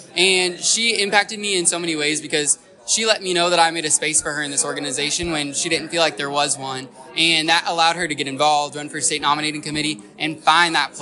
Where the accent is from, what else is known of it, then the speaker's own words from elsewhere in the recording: Iowa, United States; how it runs a little differently than my home state of Iowa is going to be amazing.